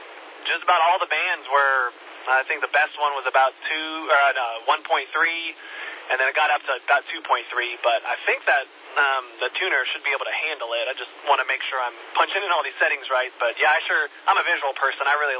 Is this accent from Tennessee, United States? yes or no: yes; Knoxville, Tennessee, United States; born there; also born or lived in North Dakota; I was born out there in Knoxville, old Sevierville. I was born there. We only lived there for about 6 months and then it moved around a little bit. Moved up to North Dakota for a couple years